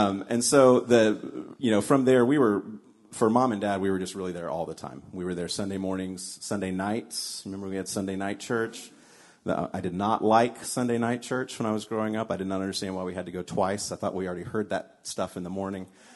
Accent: Dallas, Texas, United States; Parents still live in the same house that we were born into, so we grew up in the Lake Highlands area of Dallas.

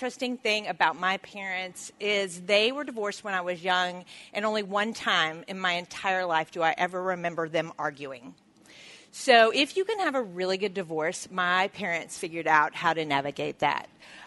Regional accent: Alton, Illinois, United States; I was born in Alton, Illinois, which is right across the river from St. Louis.

